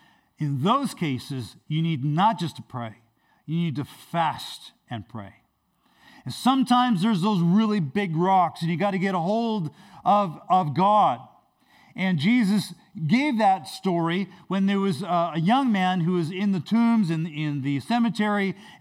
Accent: Grand Prairie, Alberta, Canada; I was raised in Grand Prairie, Alberta, and my parents went from a Catholic church to a Pentecostal church

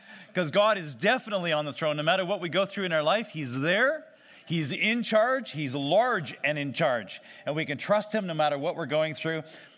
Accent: Grande Prairie, Alberta, Canada; I was raised in Grand Prairie. I know what it's like. I get it. Snow, I know what it's all about.

